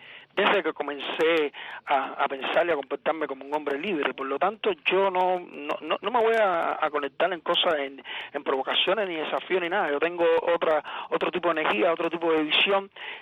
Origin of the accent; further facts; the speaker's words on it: Cuba; Yo soy cubano, vivo en Cuba